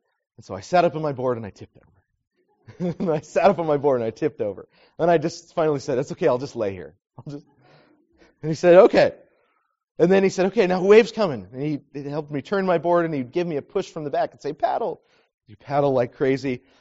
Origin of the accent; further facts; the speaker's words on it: Santa Cruz, California, United States; Well, that's a song about my hometown, Santa Cruz.